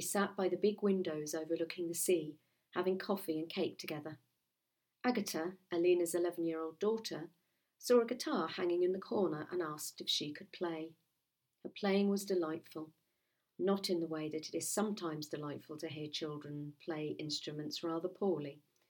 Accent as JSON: {"language": "English", "country": "Mexico", "said": "from Mexico."}